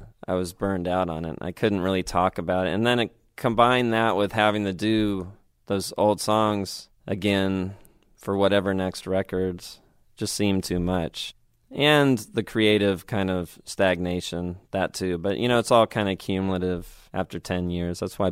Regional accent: United Kingdom; And then, I don't know, for some reason I said that and just being British.

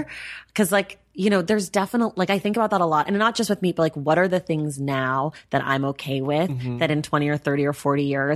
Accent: United States; of course, it's set in America because that's where I am and I'm an American and I'm terrible.

